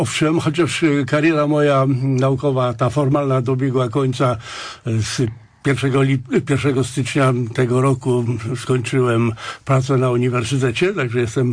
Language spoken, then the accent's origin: Polish; Gniezno, Greater Poland Voivodeship, Poland; born there; No ja siebie uważam za Wielkopolanina. Urodziłem się, co prawda urodziłem się w Gnieźnie, czyli jak się w Gnieźnie mawiało i mawia w pierwszej stolicy Polski. Ale moja rodzina pochodzi ze wsi. Moi rodzice byli chłopami i ja się jestem inteligentem w pierwszym pokoleniu.